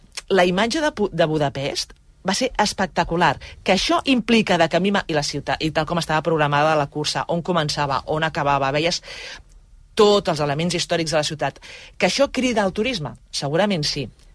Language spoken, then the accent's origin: Catalan; Catalonia, Spain; Jo no soc barcelonina, per tant... però sí que soc catalana i Barcelona és la meva capital